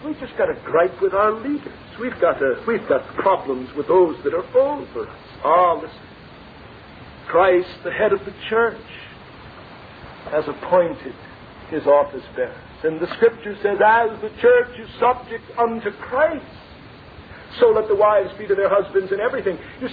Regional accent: United States; I'm ashamed, as an American, that we have at the head of government men whose ethics and morals could even be questioned

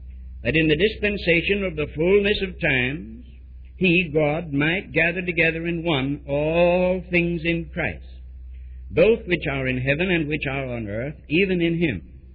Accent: United States; I wouldn't allow anybody else to say this, but being an American, I can say it.

